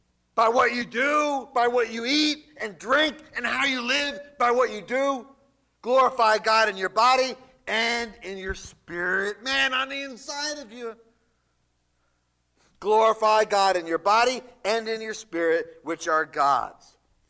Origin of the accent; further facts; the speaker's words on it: New Jersey, United States; I'm from New Jersey, I'm sorry.